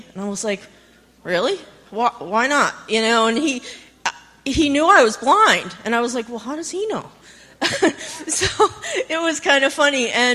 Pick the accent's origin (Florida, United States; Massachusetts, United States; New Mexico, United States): Massachusetts, United States; I grew up in Massachusetts, north of Boston, and I went to a rehabilitation center outside of Boston for about 16 weeks.